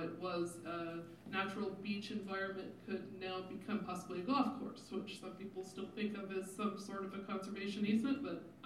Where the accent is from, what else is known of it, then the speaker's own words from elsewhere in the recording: Florida, United States; When I grew up in Florida, we always thought of the state park system as like the state's version of a conservation easement.